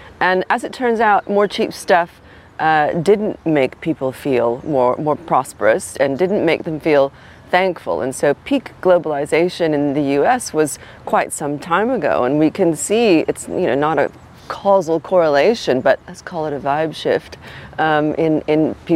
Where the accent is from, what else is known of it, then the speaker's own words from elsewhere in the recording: United States; now in United Kingdom; as an American who's been living in the UK and talking to you know, an EMEA client base mainly for such a long time, for over 20 years.